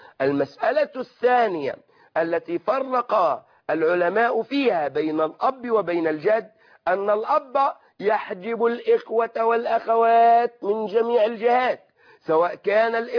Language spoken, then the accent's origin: Arabic; Egypt; هل يعملون بالوصية الواجبة كما يعملون عندنا في مصر أم اعتمدوا رأي الجمهور؟